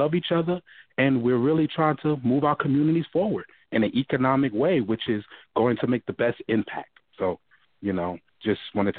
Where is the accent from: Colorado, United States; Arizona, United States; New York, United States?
New York, United States; Bronx; you know, I'm from New York. I'm from the Bronx.